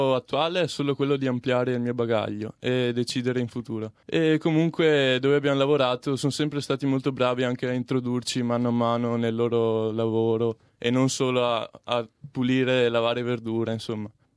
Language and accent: Italian; Salzano, Veneto, Italy; Anch'io sono un ragazzo di 17 anni, vengo da Salzano e anch'io sono uno studente del Maffioli.